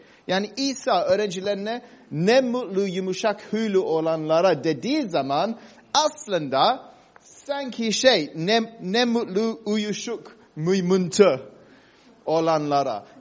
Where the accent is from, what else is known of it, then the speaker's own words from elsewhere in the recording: Cyprus; Ben Kıbrıs'ta doğdum büyüdüm.